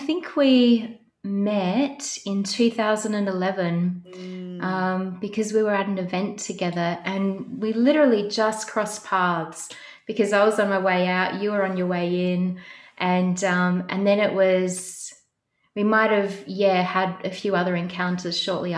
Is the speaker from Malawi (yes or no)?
no; Adelaide, South Australia, Australia; So I've always lived in the northeastern suburbs of Adelaide. I haven't really ventured too far from this area at all. I quite enjoy being in this area. I've always been lucky enough to live quite close to Linear Park.